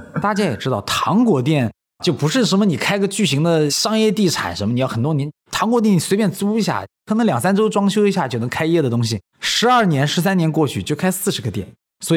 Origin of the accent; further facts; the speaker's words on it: China; now in United States; 以我一个中国人的标准来讲，它是吃不下去的